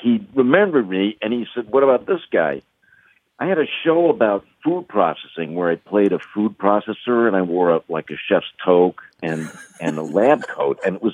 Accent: New York, United States; I'm was born and raised in New York

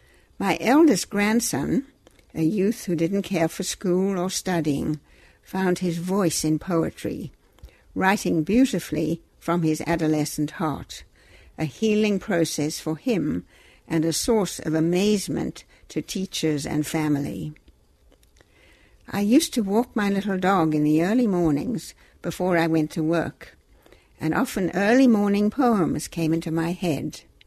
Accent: South Africa; now in United States; I grew up in South Africa, was educated in the British system

